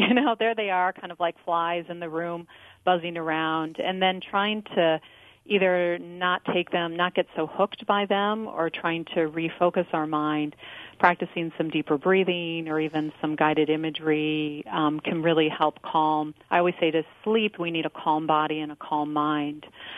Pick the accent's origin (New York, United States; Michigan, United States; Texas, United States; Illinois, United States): Illinois, United States; Chicago; also born or lived in Netherlands / London; But I'm American and originally from Chicago.